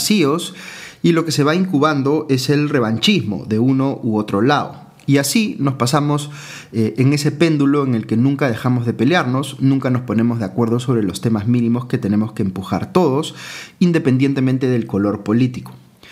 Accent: Peru; Los peruanos y peruanas somos trabajadores, cálidos, fraternales, luchadores.

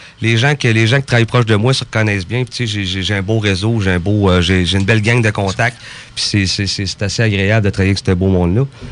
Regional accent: Quebec City, Quebec, Canada; moi, je viens de Limoilou.

